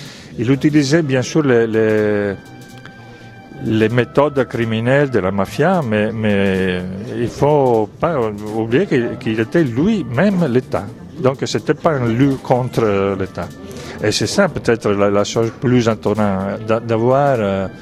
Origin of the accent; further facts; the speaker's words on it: Italy; Comme, bon, comme je suis italien, je ne me permets pas de juger